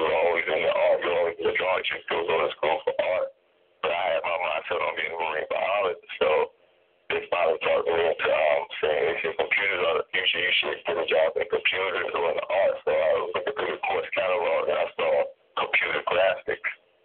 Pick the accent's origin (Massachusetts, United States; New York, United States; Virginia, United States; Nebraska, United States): Virginia, United States; I was born in North Virginia. And there I was raised by my mom.